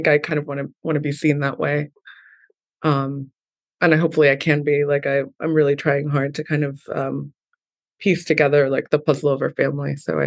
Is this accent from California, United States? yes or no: no; New York, United States; I mean, I grew up in New York and I got priced out.